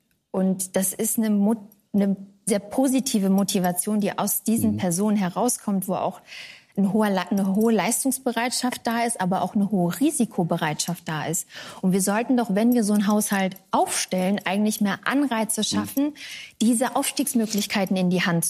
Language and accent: German; Mannheim, Baden-Württemberg, Germany; Mein Papa schafft beim Benz, sagt man bei uns in Mannheim.